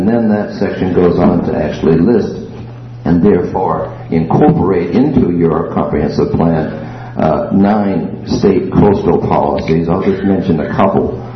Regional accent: Islesboro, Maine, United States; I am from Islesboro.

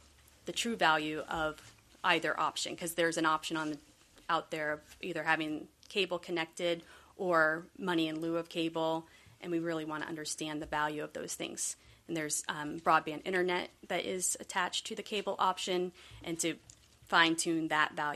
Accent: Monhegan Plantation, Maine, United States; from Monhegan Plantation, year-round resident, voter, registered voter

